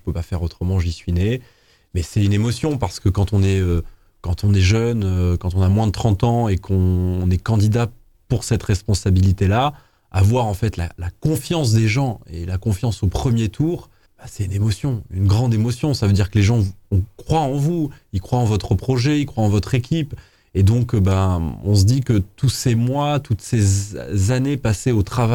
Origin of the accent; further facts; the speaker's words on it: Cagnes-sur-Mer, Provence-Alpes-Côte d'Azur, France; born there; je suis né à Cagnes en 1996